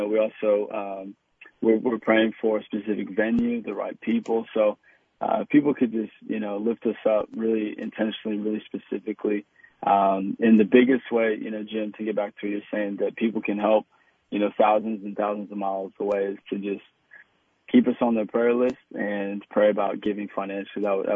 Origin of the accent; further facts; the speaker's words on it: Australia; being Australian and knowing, you know, a lot about Perth and coming here frequently growing up. I mean, in so many ways, it's such a new city, even, you know, as now moving here and new for my wife and kids.